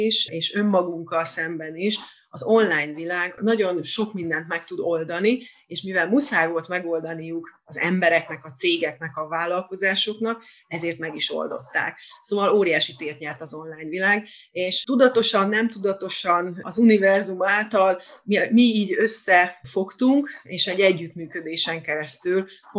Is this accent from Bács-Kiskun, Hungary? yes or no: yes; Kecskemét, Bács-Kiskun, Hungary; Ilyen szempontból, hogy Kecskeméten vagyunk, ugye mindannyian kecskemétiek vagyunk